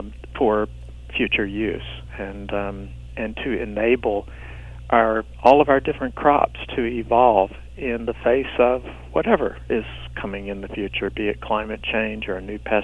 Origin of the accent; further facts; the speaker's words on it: the South, United States; I grew up in the American South, came of age in the 50s and 60s, was very much moved by, and to the extent I could at my age, participated in the civil rights movement in the South, in Memphis.